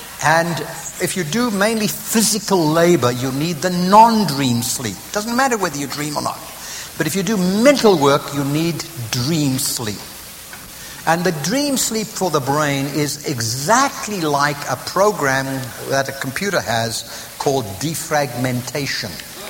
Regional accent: South Africa; moved away; We first came to the United States in 1971, and it was the first time I'd been out of South Africa.

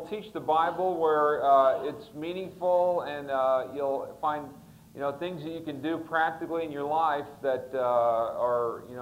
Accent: California, United States; now in Cincinnati, United States; I moved to Cincinnati about 18 years ago. I came there from California thinking that I would start a California church

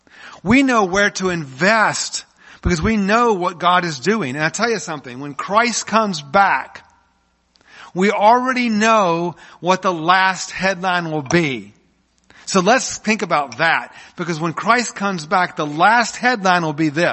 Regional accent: Atlanta, Georgia, United States; I was born in Atlanta, and, of course, the home of Coca-Cola. And I grew up loving Coca-Cola. In fact, in Atlanta, Georgia, if you grew up in Atlanta, the word, I'm not even going to say it, P-E-P-S-I is a curse word.

